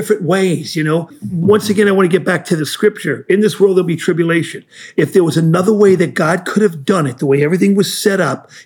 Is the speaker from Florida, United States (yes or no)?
no; Brooklyn, New York, United States; I'm from Brooklyn, okay? I'm getting ready to preach in Brooklyn, Sandy.